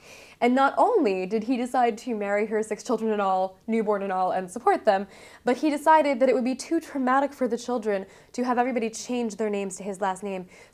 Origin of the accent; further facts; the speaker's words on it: Philadelphia, Pennsylvania, United States; And then I grew up in Philadelphia.